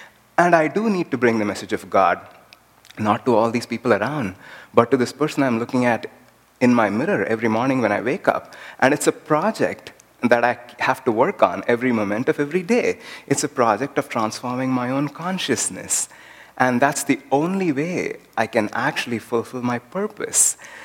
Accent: India; English is a second language; I remembered another expression that we often use in India. It's very commonly used in my mother tongue, especially

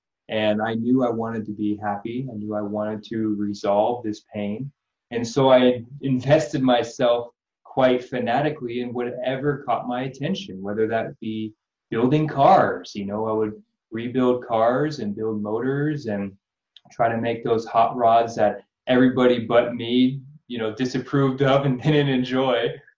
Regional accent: Belmont, California, United States; I came through Palo Alto, so I grew up in Belmont, actually, right down the street from you.

